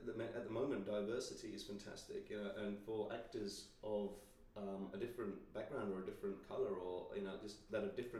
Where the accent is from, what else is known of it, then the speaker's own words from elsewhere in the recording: India; But am I an Indian? Well, absolutely, I'm an Indian actor, because I am Indian.